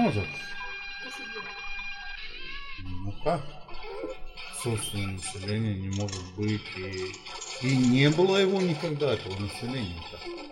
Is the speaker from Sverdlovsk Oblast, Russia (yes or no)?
yes; Kamyshlov, Sverdlovsk Oblast, Russia; now in Tyumen, Russia; А я родом из города Камышлово, из Свердловской области.